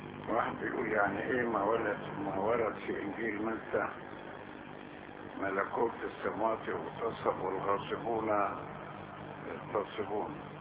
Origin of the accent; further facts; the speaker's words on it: Upper Egypt, Egypt; معلش انا صعيدي زيك